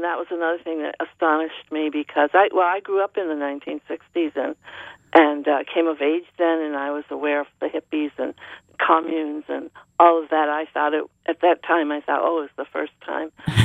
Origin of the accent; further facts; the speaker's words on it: New England, United States; I grew up in New England, and like most people, were exposed to Ralph Waldo Emerson as a child in school